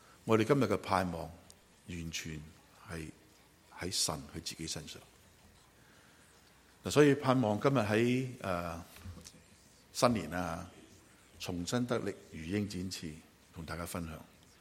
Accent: Hong Kong; 我又唔使驚，我香港長大，去邊度我走嗰度啦

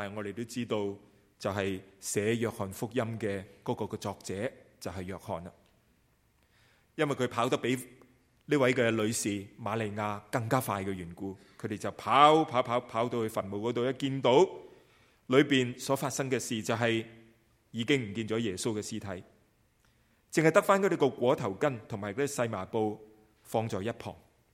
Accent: Guangdong, China; first language Cantonese; 我们都是广东人，我们都是讲广东话

